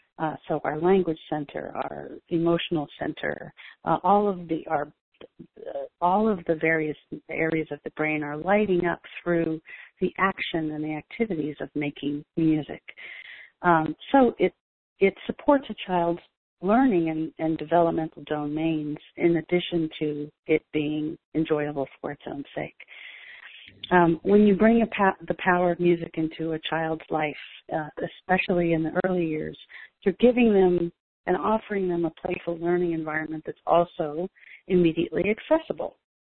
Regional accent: California, United States; moved away as an adult; now in New York, United States; My background is I grew up in California, and I came to New York in my early 20s.

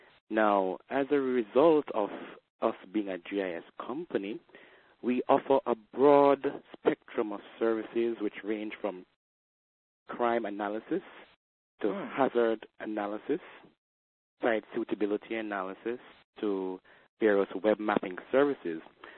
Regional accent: Spanish Town, Saint Catherine, Jamaica; also born or lived in St. Andrew / Kingston; now in Old Harbour, Jamaica; Well, Chris, I was born in St. Andrew, the Nuttall Hospital, and I grew up in Spanish Town. I spent my childhood in Spanish Town.

